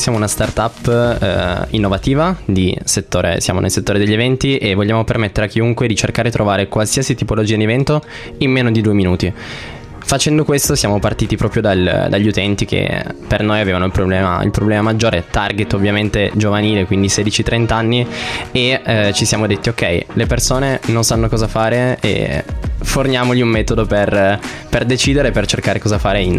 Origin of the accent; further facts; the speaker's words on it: Centallo, Piedmont, Italy; Vengo da Centallo, questo paesino di 6.000 abitanti in provincia di Cuneo.